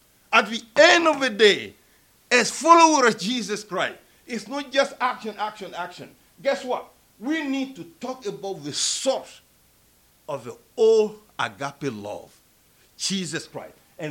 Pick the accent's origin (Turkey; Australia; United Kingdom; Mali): Mali; Timbuktu, Tombouctou Region; English is a second language; now in United States; growing up in Mali, we don't have roses. So, see, there's no roses there. So I'm sorry, Kenan, you're already America from Timbuktu where everything is dry.